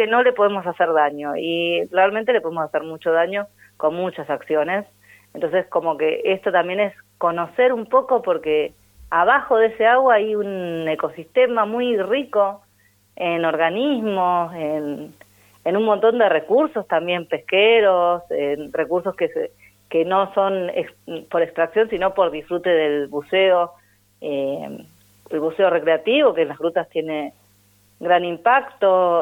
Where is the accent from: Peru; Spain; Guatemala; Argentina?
Argentina; San Antonio Oeste, Río Negro; Yo porque soy de San Antonio, perdón.